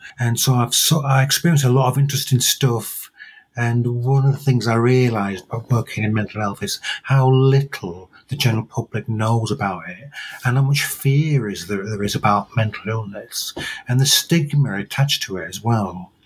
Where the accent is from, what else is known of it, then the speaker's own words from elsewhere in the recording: England, United Kingdom; born there; I'm English. I was born in the north of England, where I live most of the time, although I do quite a lot of commuting.